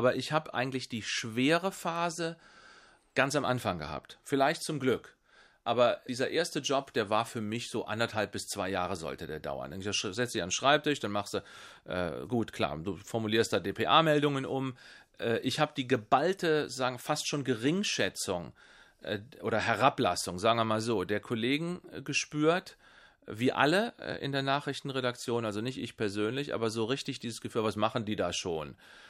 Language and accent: German; Siegburg, North Rhine-Westphalia, Germany; also in meiner Heimatstadt gewissermaßen, wo ich mich auch etwas auskannte, habe ich angefangen.